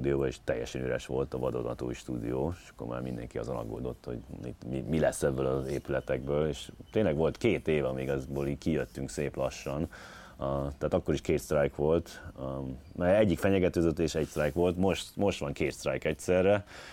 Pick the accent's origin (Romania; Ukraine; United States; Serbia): United States; also born or lived in Hungary; Tehát én Amerikában nőttem föl, és itt töltöttem a nyaraimat Magyarországon, így tudtam magyarul, meg hát maradt meg be a magyar, és nem felejtettem el az évek alatt. Én már itt élek most már 20-valahány éve.